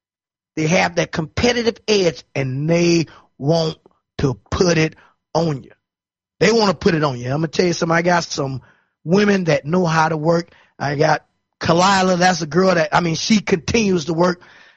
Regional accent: Florida, United States; I know I'm from Florida, but I haven't seen football breed it the way that they breed it in Dallas, Texas

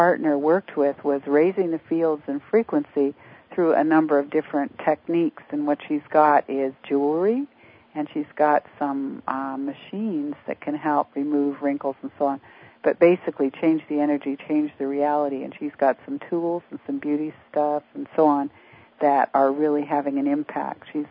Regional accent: Canada; now in United States; I was from Canada. I am from Canada, but I'm now living in the States, have been for 22 years.

